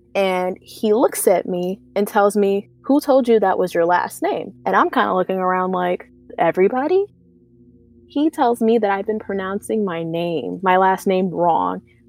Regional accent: United States; I mean, growing up outside of Washington, D.C., you have pockets of communities that are majority Black.

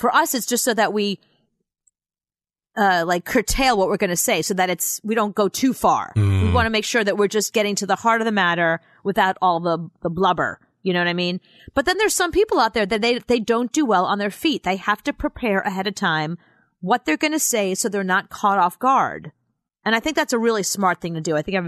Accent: New York, United States; excuse me, I'm a New Yorker. See, New Yorkers don't function like the rest of of society. We're not polite.

